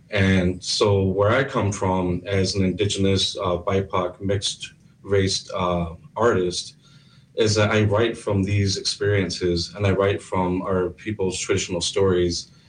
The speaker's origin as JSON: {"language": "English", "town": "Standing Rock", "country": "United States", "said": "My family is originally from here, and I'm from Standing Rock"}